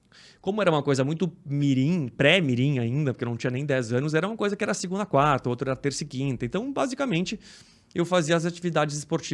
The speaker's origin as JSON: {"language": "Portuguese", "town": "Porto Alegre", "region": "Rio Grande do Sul", "country": "Brazil", "said": "eu sou de Porto Alegre, eu sou gaúcho"}